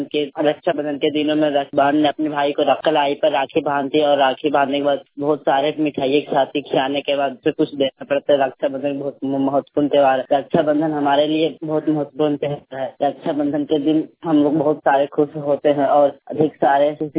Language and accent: Hindi; Mandu, Jharkhand, India; मेरा गांव राज्य झारखंड जिला हजारीबाग थाना मांडू से